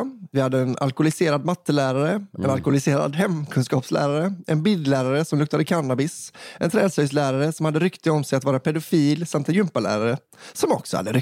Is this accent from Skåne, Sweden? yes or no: no; Stockholm County, Sweden; Här kommer en liten historia från min hemort. Historien ska berätta utspelar sig under tidigt 00-tal när jag gick på högstadiet. Jag är uppvuxen i en förort söder om Stockholm.